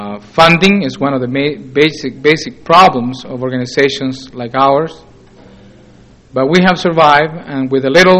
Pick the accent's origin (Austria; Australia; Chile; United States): Chile; English is a second language; I was born and raised in Chile